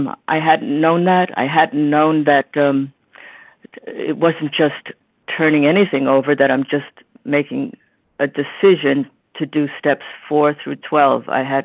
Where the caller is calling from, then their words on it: New York, United States; I'm calling from New York. I am in New York.